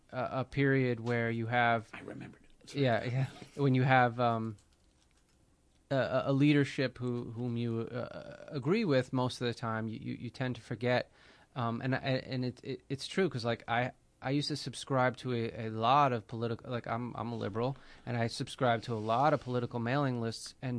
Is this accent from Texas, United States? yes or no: no; New York, United States; I grew up on Long Island. They would do that at, noon.